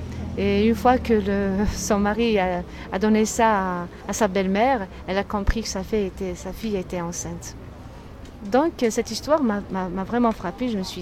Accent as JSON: {"language": "French", "town": "Tizi Ouzou", "region": "Tizi Ouzou Province", "country": "Algeria", "tie": "born or raised there", "lives_now": "Oran, Algeria", "said": "parce que je suis née à Tizi Ouzou, mariée, maintenant je suis installée à Oran."}